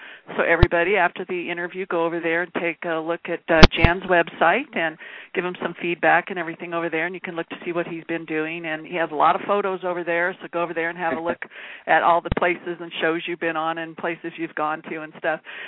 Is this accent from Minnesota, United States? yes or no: no; California, United States; Well, you can be an honorary Californian like me. I'm native Californian. Go California.